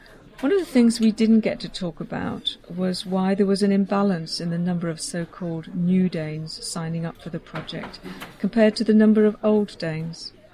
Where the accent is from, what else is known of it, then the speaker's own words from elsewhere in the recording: United Kingdom; moved away as an adult; now in Denmark; I'm British, and one thing I've learned being in Denmark for 13 years